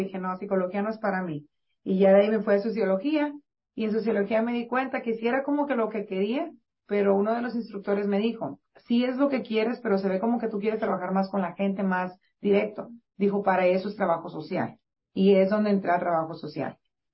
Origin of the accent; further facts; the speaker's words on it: Reynosa, Tamaulipas, Mexico; now in McAllen, United States; Porque yo vengo de Reynosa y Reynosa es parte de México y también es muy similar cómo funciona aquí. También allá donde yo vivo se le llama el Valle. Vivo ahorita en McAllen, Texas.